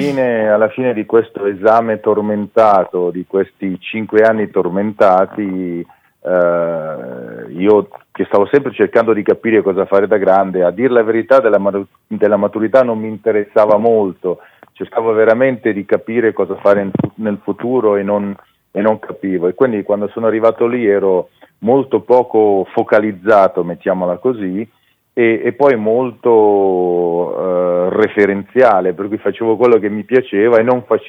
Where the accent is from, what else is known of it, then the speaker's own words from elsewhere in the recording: Verano Brianza, Lombardy, Italy; also born or lived in Milan; io sono nato a Milano ma sono cresciuto a Verano Brianza